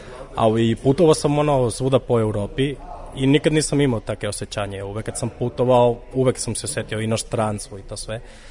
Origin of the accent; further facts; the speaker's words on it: Barcelona, Catalonia, Spain; Serbian is a second language; moved away as an adult; now in Belgrade, Serbia; živim u Beogradu već 10 i po godina, manje više, skoro 11. A ja sam iz Barcelone